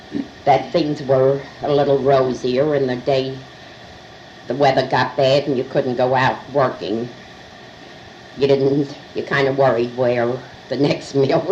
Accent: Manhattan, New York, United States; I was brought up in Manhattan. Not the Lower East Side, but then Harlem

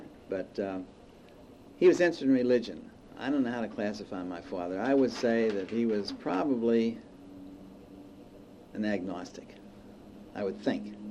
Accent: Pennsylvania, United States; In the East End. We lived at the corner of Hayes and Chislett Street. I was born in the Hill District. I was born on Francis Street, which is right above the colored Y off Center Avenue.

